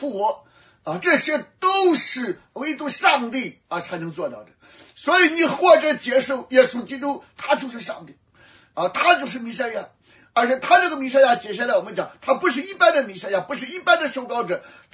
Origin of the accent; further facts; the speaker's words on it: China; 所以啊，对于我们中国人所喜欢的一些语言啊